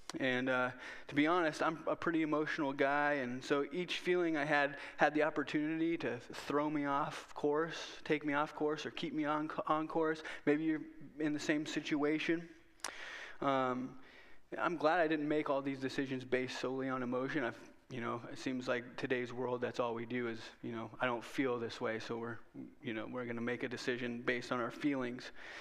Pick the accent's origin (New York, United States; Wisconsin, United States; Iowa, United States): Iowa, United States; Whiting; And believe it or not, I'm from Whiting. Whiting supports CEM.